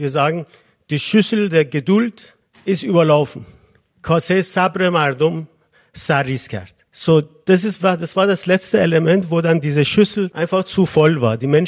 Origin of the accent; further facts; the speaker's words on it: Iran; now in Vienna, Austria; ich komme aus dem Iran, bin ein Wirtschaftsexperte und Unternehmensberater, seit 2011 ansässig in Wien, weil ich Iran aus politischen Gründen verlassen musste in 2011.